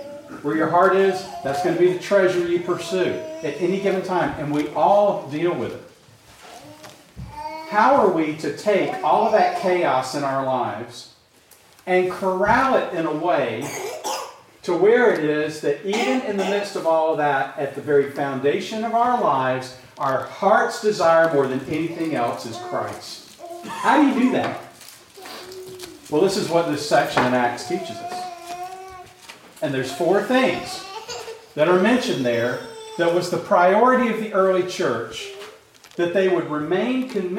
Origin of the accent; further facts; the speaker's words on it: Atlanta, Georgia, United States; It was in the Atlanta Journal-Constitution, which is where I grew up in Atlanta.